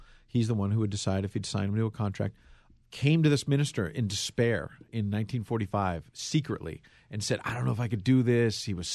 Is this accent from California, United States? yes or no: no; New York City, New York, United States; I grew up in New York City in Queens